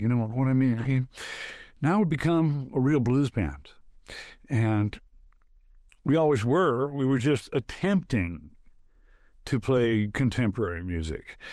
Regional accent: Detroit, Michigan, United States; born there; I used to go see her when I lived in Detroit for a while. I was born in Detroit.

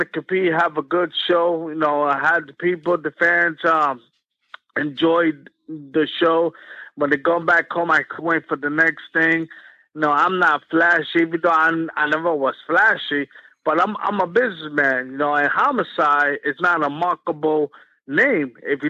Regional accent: Brooklyn, New York, United States; of course … because I'm from Brooklyn.

